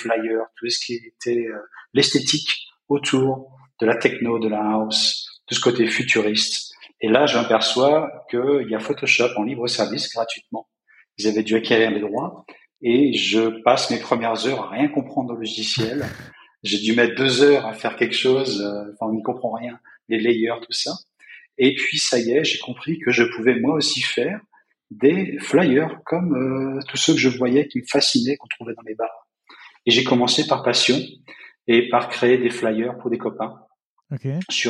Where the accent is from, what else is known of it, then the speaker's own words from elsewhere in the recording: Brittany, France; je suis originaire de Bretagne, j'étais étudiant à Rennes et puis j'ai commencé là-bas en 1998